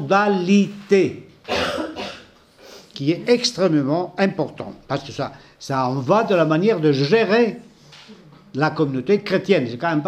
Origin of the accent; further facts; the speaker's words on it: Pamplona, Navarre, Spain; À Paris, par exemple, il n'y a jamais eu de synode. Chez moi, à Pamplune, non plus.